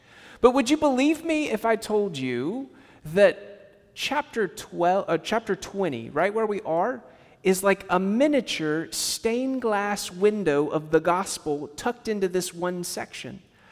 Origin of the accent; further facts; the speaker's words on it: Knoxville, Tennessee, United States; church that I grew up in Knoxville, Tennessee, Second Presbyterian Church, it was a large brick sanctuary.